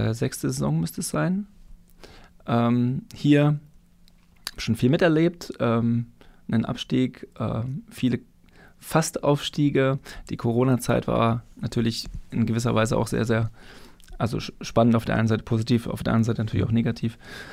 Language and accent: German; Bersenbrück, Lower Saxony, Germany; born there; Ich hatte vorher keinen Bezug nach Thüringen, ich komme gebürtig aus Niedersachsen.